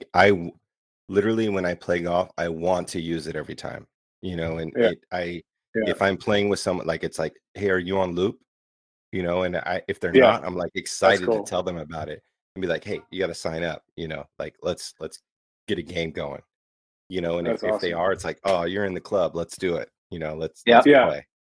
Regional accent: Las Vegas, Nevada, United States; Like, I'm born and raised in Las Vegas, so like, you know, we grew up with the, you know, the mafia stories and the casinos being a mafia themselves

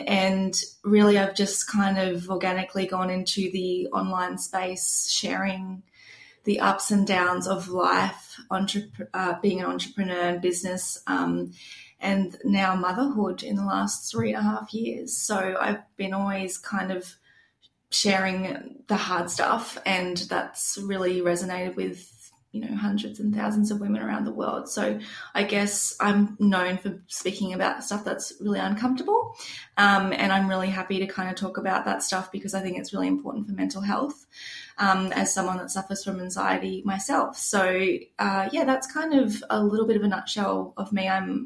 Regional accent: Gold Coast, Queensland, Australia; So I'm from the Gold Coast.

